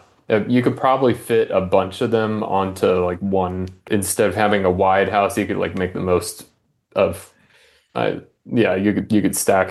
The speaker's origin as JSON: {"language": "English", "region": "Virginia", "country": "United States", "said": "I'm from Virginia originally."}